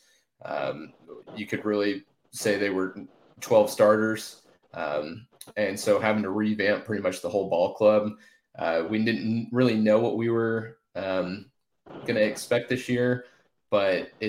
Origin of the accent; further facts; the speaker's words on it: Tulsa, Oklahoma, United States; I grew up in Tulsa. I actually grew up going to Oral Roberts University baseball games